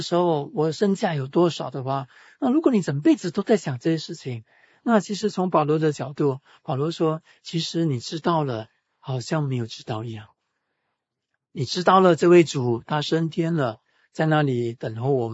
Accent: Singapore; 我们是新加坡人，新加坡人把心思放在哪里？

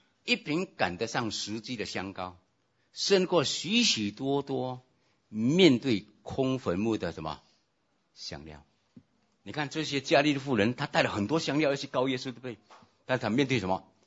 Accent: China; 亲爱的弟兄姐妹，我们中国人确实有一句话这么说

